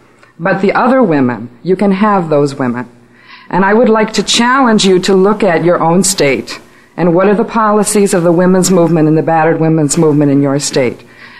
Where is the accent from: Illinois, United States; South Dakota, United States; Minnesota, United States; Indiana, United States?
Minnesota, United States; Minneapolis; I'm from Minneapolis